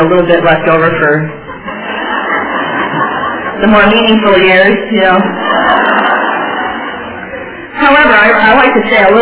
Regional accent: Montreal, Quebec, Canada; I grew up in Montreal. I was born there, grew up there.

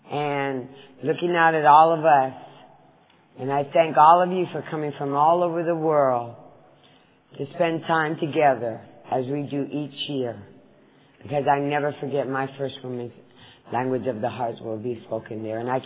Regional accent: California, United States; You know, I grew up in Cali, but I love it. This is home.

